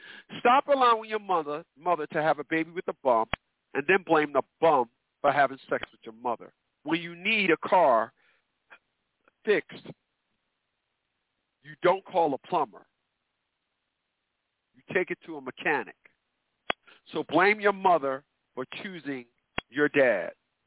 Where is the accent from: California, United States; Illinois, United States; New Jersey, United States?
New Jersey, United States; Newark; this is why the mistakes in the community where I'm from, and I'm from Newark, New Jersey, this is why the process of failure is being repeated.